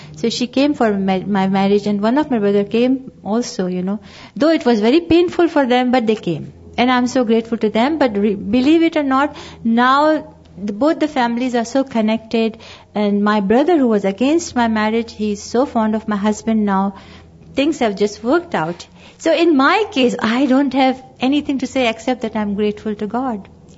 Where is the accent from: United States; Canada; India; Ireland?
India; born there; we are actually Sindhi Hindus, my family, and they lived in Pakistan. I was born in India, but they lived in Pakistan.